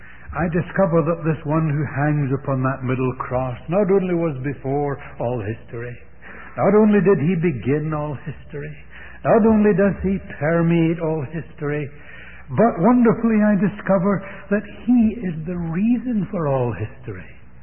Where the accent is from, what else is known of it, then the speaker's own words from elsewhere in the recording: Canada; I said, "Yes, I'm really glad too, although I'm a Canadian."